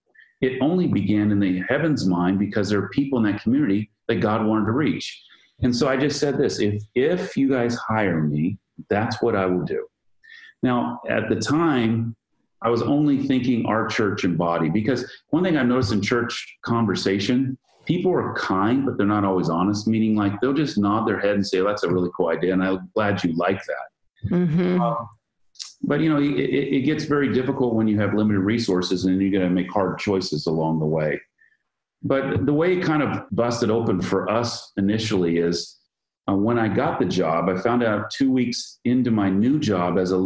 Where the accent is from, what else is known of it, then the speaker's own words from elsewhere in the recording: Fremont, California, United States; we were at the time in my hometown of Fremont